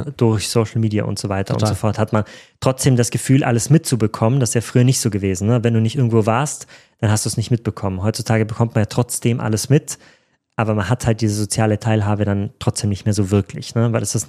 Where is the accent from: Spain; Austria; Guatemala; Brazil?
Austria; Tyrol; Ich komme aus Grenznähe, aber noch auf der österreichischen Seite.